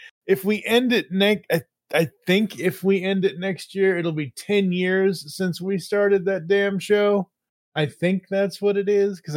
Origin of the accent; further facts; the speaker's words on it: Boston, Massachusetts, United States; I was born and bred in Boston, Massachusetts. Boston sports is in my blood.